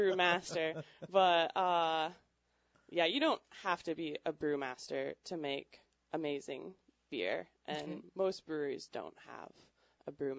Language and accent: English; Minnesota, United States; also born or lived in Whitefish, Montana; now in Haines, United States; I grew up in Minnesota. But I lived in Whitefish, Montana for about 6 years before I came to Haines.